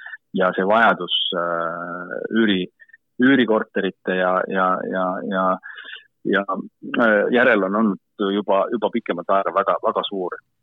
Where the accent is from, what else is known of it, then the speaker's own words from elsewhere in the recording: Finland; Estonian is a second language; kuna ma ise olen Soomest pärit, siis ma ikka jälgin Soomet kõige rohkem